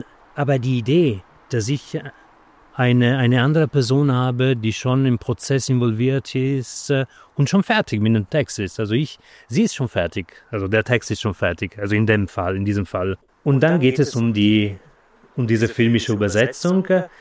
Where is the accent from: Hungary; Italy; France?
Italy; German is a second language; now in Berlin, Germany; ich komme ursprünglich aus Italien, wie vom Akzent auch eventuell rauszuhören ist. Ich lebe in Berlin aber seit länger als 10 Jahren